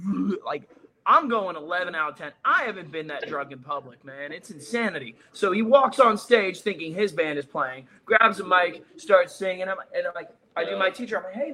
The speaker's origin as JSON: {"language": "English", "town": "Melbourne", "region": "Florida", "country": "United States", "tie": "born or raised there", "said": "change it on St. Patty's Day over to Melbourne, Florida, my hometown."}